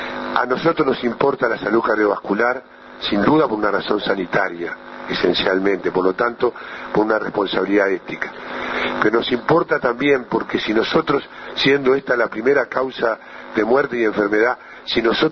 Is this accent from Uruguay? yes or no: yes; Uruguay; Como somos los uruguayos